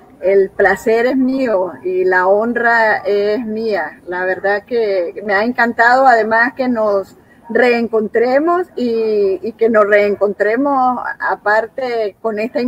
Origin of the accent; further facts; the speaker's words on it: Comayagüela, Francisco Morazán, Honduras; moved away as an adult; Yo nací en Honduras, en la hermana gemela de Tegucigalpa, en Comayagüela.